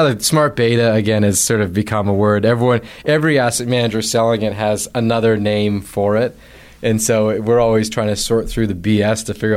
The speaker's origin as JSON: {"language": "English", "country": "Canada", "said": "Again, I always say I'm Canadian. I'm not supporting the Canadian funds because I'm Canadian."}